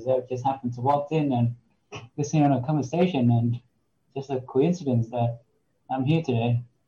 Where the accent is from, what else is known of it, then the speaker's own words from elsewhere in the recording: Vietnam; now in United States; I'm from Vietnam, and currently I'm a student at the University of Scranton